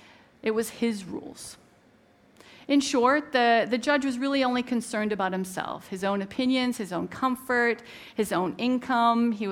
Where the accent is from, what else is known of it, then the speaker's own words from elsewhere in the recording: Canada; She had snow to shovel because we're Canadian.